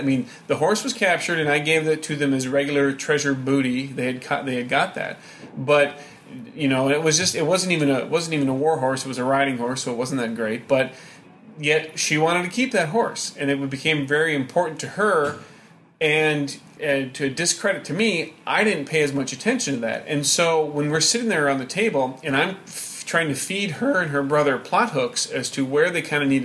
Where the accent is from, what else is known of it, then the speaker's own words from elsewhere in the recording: Ireland; me being Irish and not being denied land in Blazing Saddles